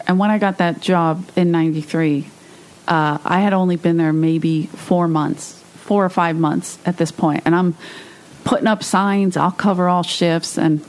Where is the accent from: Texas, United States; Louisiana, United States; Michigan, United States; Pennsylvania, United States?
Pennsylvania, United States; Philadelphia; now in Los Angeles, United States; I grew up on the East Coast in South Philly, where you could take a bus or a train to Boston for $8.